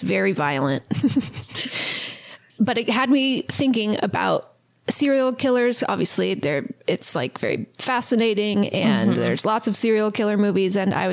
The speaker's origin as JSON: {"language": "English", "country": "United Kingdom", "said": "Yeah, I'm British"}